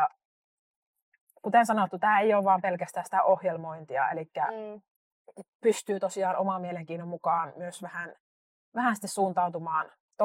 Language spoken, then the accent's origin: Finnish; Savo, Finland; Mä oon savolainen ja mä annan savolaisen vastauksen.